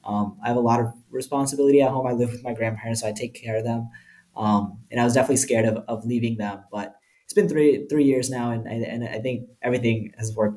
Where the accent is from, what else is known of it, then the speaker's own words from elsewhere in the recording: South Carolina, United States; I was from South Carolina. I go to college in New Hampshire.